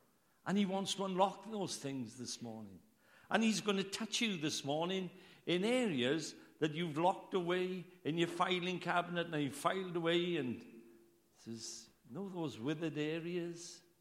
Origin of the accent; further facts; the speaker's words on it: Wales, United Kingdom; Well, I can't understand that because I'm Welsh. Maybe you're English, you may be to understand it.